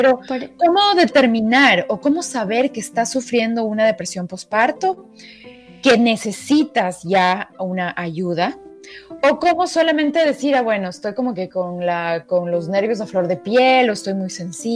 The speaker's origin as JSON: {"language": "Spanish", "town": "Quito", "region": "Pichincha", "country": "Ecuador", "said": "mi esposo y yo somos quiteños y no tenemos familia acá."}